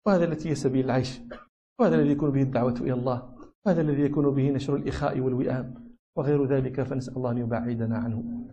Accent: Morocco; هذا في دارجتنا المغربية، لا نقول مقبرة نقول الروضة

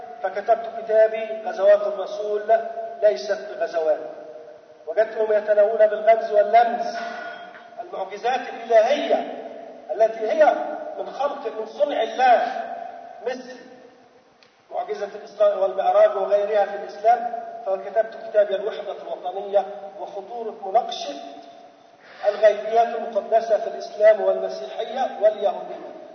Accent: Egypt; فحضر مثلا بسيط في إجازة كاتب عندنا في مصر

